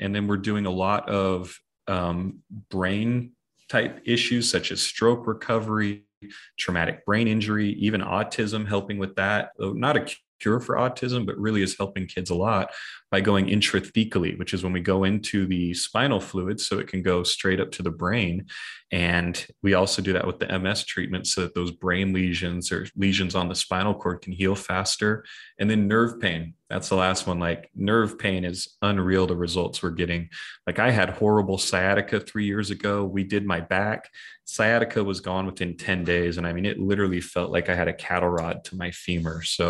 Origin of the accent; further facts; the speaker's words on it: Seattle, Washington, United States; So if you're comparing it to like San Diego, San Francisco, I'm from Seattle.